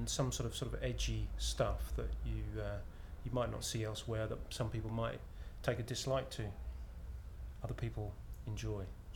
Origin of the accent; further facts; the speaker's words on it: Norwich, East of England, United Kingdom; I'm 43 and I'm from Norwich.